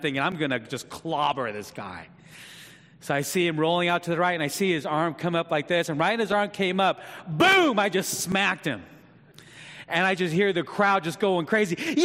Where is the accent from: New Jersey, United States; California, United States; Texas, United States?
New Jersey, United States; Newark; Now, you know, growing up in Newark, some of you guys might know this name, Ron Johnson.